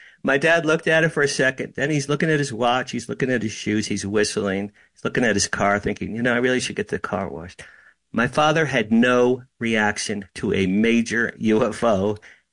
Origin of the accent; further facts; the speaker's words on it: West Deal, New Jersey, United States; Okay, so I grew up just outside Asbury Park, New Jersey.